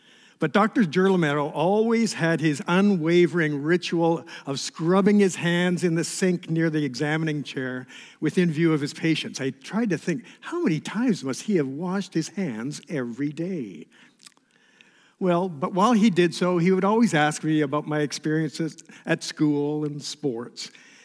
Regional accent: Sudbury, Ontario, Canada; When I was a little boy growing up near Sudbury, Ontario

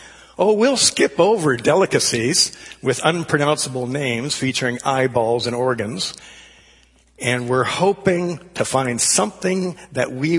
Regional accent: Ontario, Canada; Well, when I was a small boy growing up in Northern Ontario

